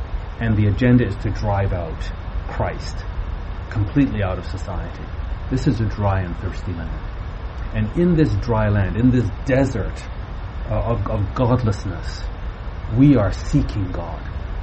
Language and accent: English; Canada; I'm Canadian, a British Canadian.